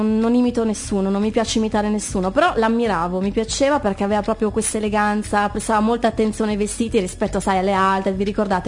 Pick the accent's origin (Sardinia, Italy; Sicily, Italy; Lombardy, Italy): Lombardy, Italy; Seregno; born there; E abito a Seregno, quindi sono brianzola, comunque di adozione, anzi sono nata qui in realtà